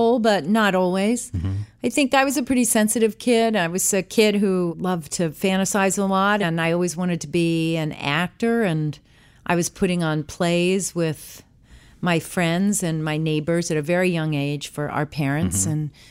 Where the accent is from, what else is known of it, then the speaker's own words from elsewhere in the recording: New York City, New York, United States; born there; I was born in New York City, mm-hmm. New York.